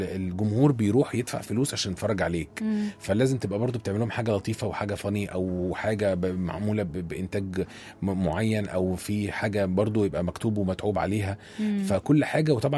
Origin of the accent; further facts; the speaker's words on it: Giza, Giza Governorate, Egypt; born there; من مواليد الجيزة